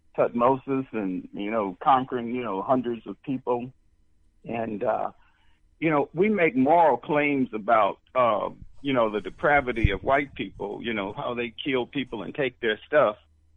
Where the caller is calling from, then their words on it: Baton Rouge, Louisiana, United States; from Baton Rouge.